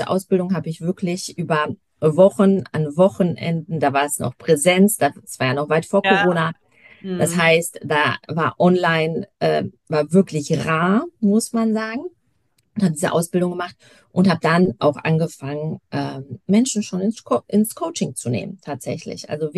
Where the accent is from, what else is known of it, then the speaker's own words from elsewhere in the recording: Poland; Französisch, Spanisch, Polnisch. Ich komme aus Polen ursprünglich, genau.